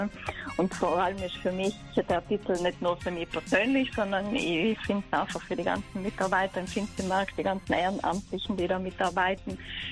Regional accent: Trentino-Alto Adige, Italy

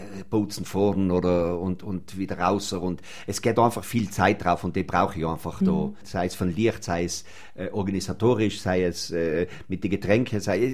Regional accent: Brixen, Trentino-Alto Adige, Italy; Ich bin in Brixen geboren, ja, und aufgewachsen, ja. Sogar am Domplatz, genau vis-à-vis von Tschumpus, war früher der Eingang von der Wohnung. Also ganz nuchend am Domplatz gewohnt haben.

